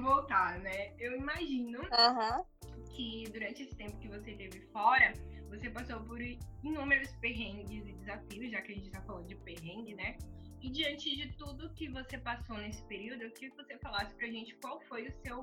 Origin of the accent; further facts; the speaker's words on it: Brazil; Não, eu sou brasileira